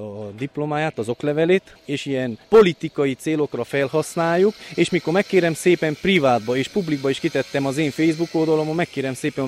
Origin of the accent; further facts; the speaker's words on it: Corunca, Mureș County, Romania; Nekem dédszüleim, nagyszüleim, mindenki idevalósiak. Én itt nőttem fel, és sajnos ez a koronka már nem az a koronka